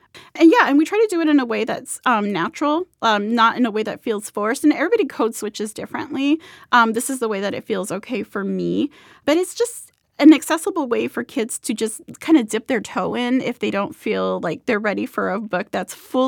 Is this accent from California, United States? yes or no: yes; National City, California, United States; So I am from National City, and, you know, we're like 7 miles from the border. And I grew up and I still speak English and Spanish to this day.